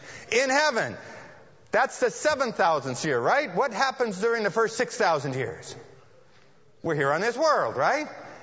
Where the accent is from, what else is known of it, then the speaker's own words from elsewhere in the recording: California, United States; My father was born and raised in California. My grandmother was born and raised in California. I'm a Californian. My mom, however, came from Germany.